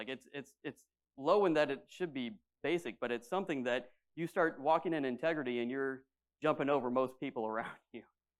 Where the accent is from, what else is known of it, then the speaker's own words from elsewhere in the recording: Midwest, United States; I'm from the Midwest. When I was driving out to my dad's house, who's in the middle of the cornfields, honestly, I mean, it's 200 people and a bunch of cornfields and soybeans.